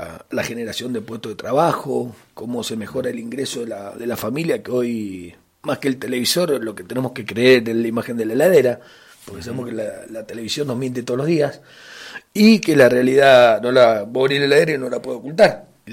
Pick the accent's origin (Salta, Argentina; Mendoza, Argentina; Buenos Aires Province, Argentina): Mendoza, Argentina; Carrodilla; yo soy un nacido y criado en la zona. Ajá. Porque yo soy nacido y criado en el barrio Bien de Carrodilla. Y después a los 20 años me fui a ver a la casa de mi abuela, que es la calle Beltrán, y he estado entre esa zona siempre viviendo